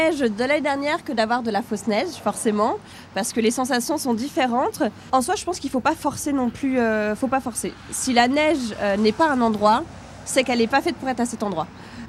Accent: Auvergne-Rhône-Alpes, France; moi, je suis savoyarde et du coup, la montagne, je connais un petit peu.

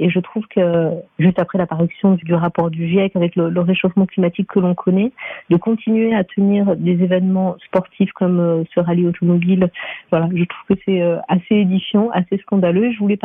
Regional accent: Morzine, Auvergne-Rhône-Alpes, France; je viens d'une petite ville de Haute-Savoie qui s'appelle Morzine

